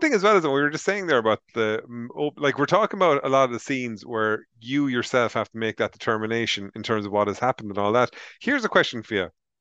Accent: Ireland; But see, as Irish people, we're intentionally going to go, no, we're not going to be scared by this nonsense.

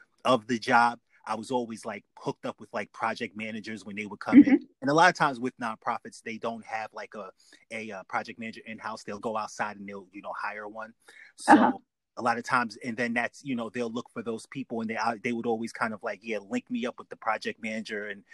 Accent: New York, United States; now in Atlanta, United States; I'm currently in the Atlanta area. I'm originally from New York.

